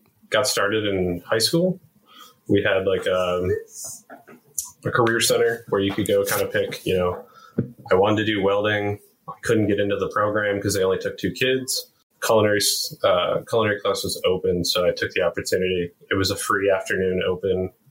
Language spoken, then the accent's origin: English; Michigan, United States; So I grew up in mid-Michigan, so Midland or Mount Pleasant, kind of small rural areas.